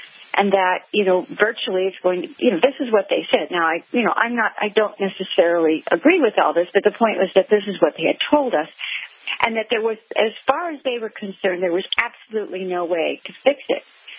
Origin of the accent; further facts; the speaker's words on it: Panama; and I grew up in Panama in particular